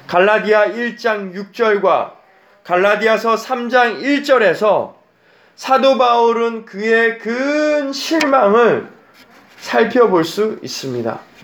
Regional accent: South Korea; 저는 어렸을 때 한국에서 자랐습니다.

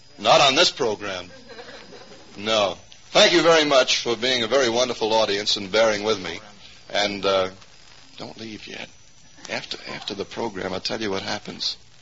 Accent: Rochester, New York, United States; My hometown.

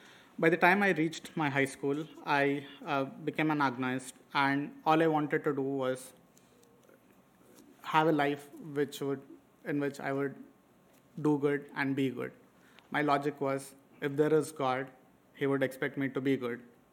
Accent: Hyderabad, Telangana, India; English is a second language; I am the middle child of a Hindu family of five, and my hometown is Hyderabad.

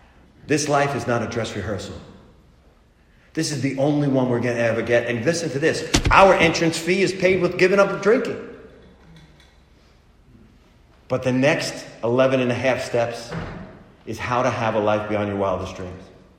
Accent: New York, United States; I mean, she's Colombian. I'm Italian Jewish from New York. We don't look anything like her.

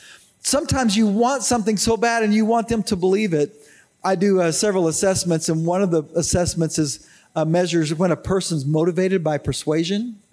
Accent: Arkansas, United States; Well, I was raised in Arkansas

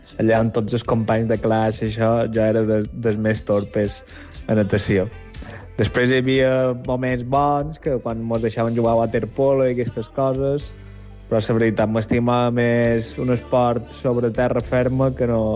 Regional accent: Palma, Balearic Islands, Spain; sóc de Palma.

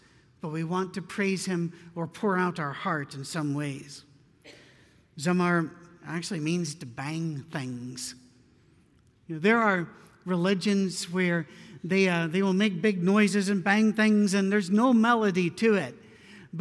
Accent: Scotland, United Kingdom; moved away; You know, I'm not very Scottish anymore. I've been away for a long time, but I'm too Scottish for that.

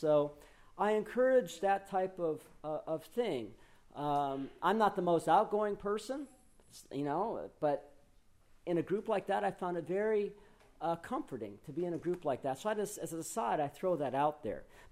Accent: Superior, Wisconsin, United States; I said, I grew up in Superior, Wisconsin, and what made me fearful was the dentist.

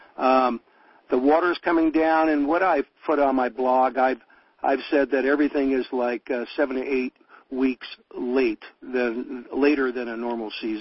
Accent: California, United States; I'm from the Bay Area, and I used to come up here in high school maybe a couple times a year

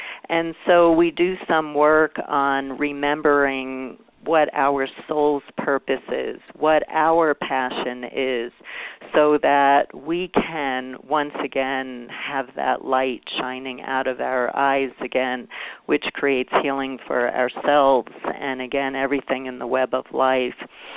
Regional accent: New York, United States; I'm originally from New York, and I'm a real New Yorker when I teach.

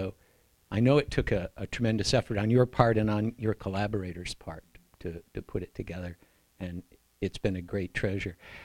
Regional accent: Boston, Massachusetts, United States; also born or lived in Vermont; I'm Eastside from Boston area, and also from Vermont.

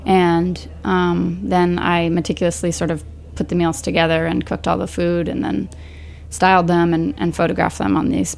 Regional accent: Texas, United States; And a fact from my home state of Texas

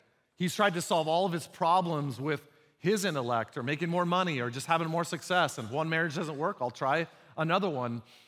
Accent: United States; As Americans, we're like, I'm an American. We fix things around here.

